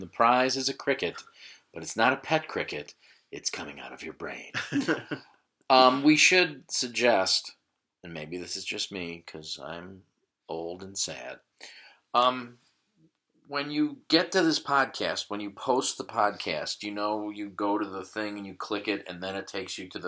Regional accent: Minnesota, United States; I'm a Minnesotan through and through.

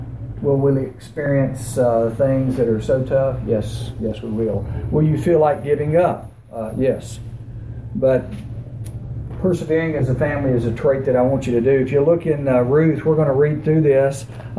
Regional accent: Giles, United States; Country people. I grew up in Giles.

